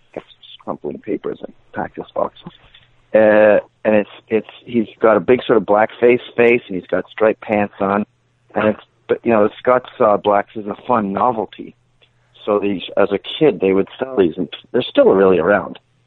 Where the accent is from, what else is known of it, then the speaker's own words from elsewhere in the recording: United States; And I remember, you know, as an American, you'll go to a British pub